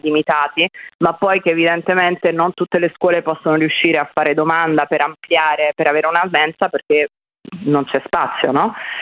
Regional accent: Naples, Campania, Italy; Napoli, io sono di Napoli

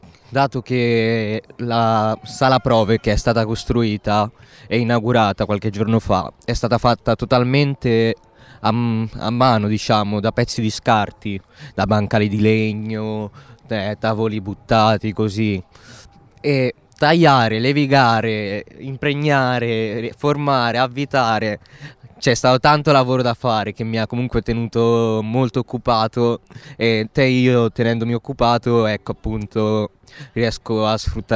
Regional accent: Marche, Italy; accent: slight Roman; ho 16 anni, sono nato e cresciuto nelle Marche, però non so se sentite una... piccola cadenza romana, no?

